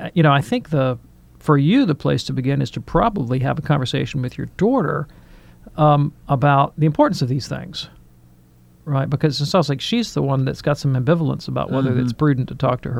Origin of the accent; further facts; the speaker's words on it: Birmingham, Alabama, United States; If you were walking in downtown Birmingham, I'm from Birmingham